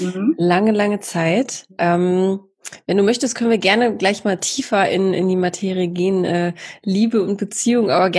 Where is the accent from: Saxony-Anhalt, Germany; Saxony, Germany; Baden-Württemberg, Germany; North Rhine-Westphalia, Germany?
North Rhine-Westphalia, Germany; ich komme ja eher aus NRW